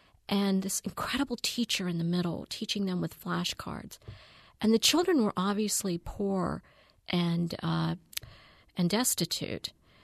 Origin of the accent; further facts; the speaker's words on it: North Carolina, United States; I was brought up in Eastern North Carolina, the daughter of Indian immigrants, and had a very interesting growing up experience growing up in the South, but also spending my summers in India.